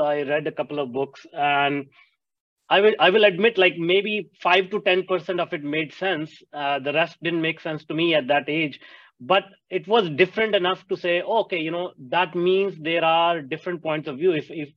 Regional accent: India; I grew up in India where all these modalities, especially meditation, and just being more spiritual, religion

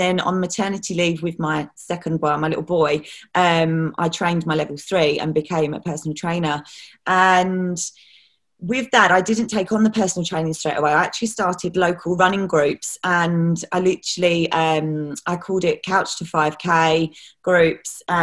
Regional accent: East of England, United Kingdom; I'm from Essex

